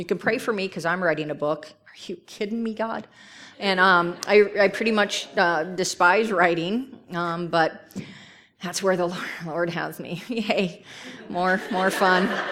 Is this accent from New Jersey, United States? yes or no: yes; New Jersey, United States; I'm from Jersey. I don't know you guys